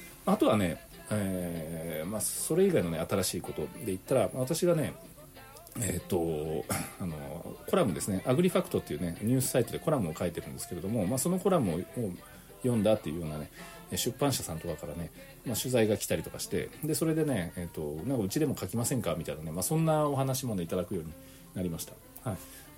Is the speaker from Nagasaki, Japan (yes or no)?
yes; Nagasaki, Japan; 私はね長崎の中でもね島原半島の方出身で、島原半島はねシュガーロードにね一応入ってないんですよ。